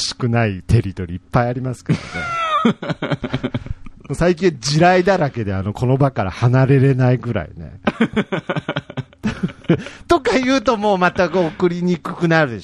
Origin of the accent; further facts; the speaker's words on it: Aichi, Japan; accent: Nagoya dialect; 素になると名古屋弁が出ちゃうっていうね。